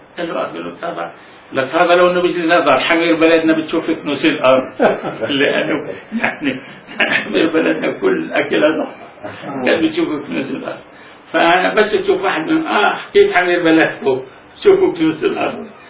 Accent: Kabul, Northern District, Israel; لا، قريتنا كابول وشعب للشعب، شعب تدمرت كلها

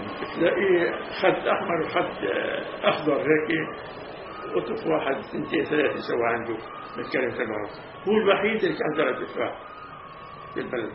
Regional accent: Palestine; سموها عندنا في فلسطين فقوس

